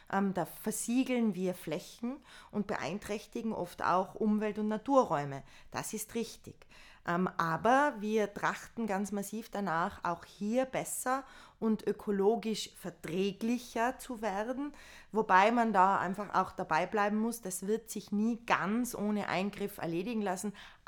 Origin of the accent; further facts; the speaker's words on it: Tyrol, Austria; Und wenn man mein Heimatbundesland Tirol nimmt, da sind ja sehr viele Berge.